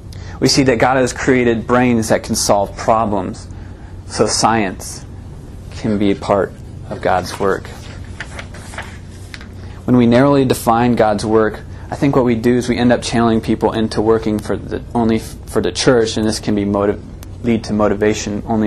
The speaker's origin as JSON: {"language": "English", "region": "Illinois", "country": "United States", "tie": "born or raised there", "said": "I grew up in Illinois, 10 hours away from where he lives in Nebraska."}